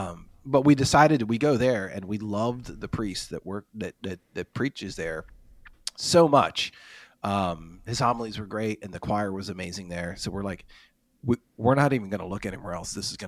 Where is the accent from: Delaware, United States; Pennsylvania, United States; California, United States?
Pennsylvania, United States; Philadelphia; I grew up in Philadelphia originally.